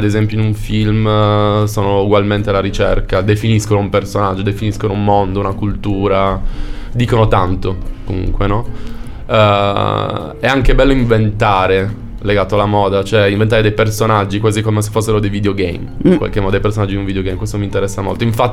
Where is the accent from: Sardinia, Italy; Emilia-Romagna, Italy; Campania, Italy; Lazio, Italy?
Sardinia, Italy; San Sperate; Sono nato a San Sperate, sono cresciuto a San Sperate.